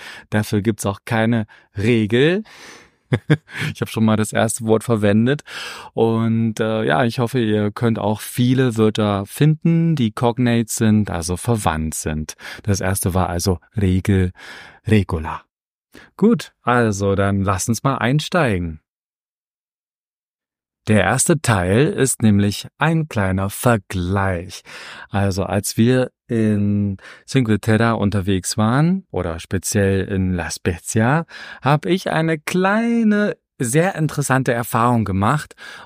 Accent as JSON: {"language": "German", "country": "Germany", "moved": "yes", "lives_now": "Prague, Czech Republic", "said": "Wir sind zwei Ausgewanderte, die hier in Prag leben. Ich komme aus Deutschland"}